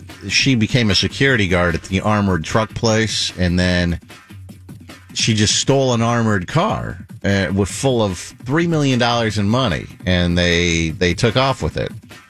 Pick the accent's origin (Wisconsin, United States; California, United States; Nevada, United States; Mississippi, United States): Nevada, United States; Las Vegas; It was a big story when I grew up in Las Vegas.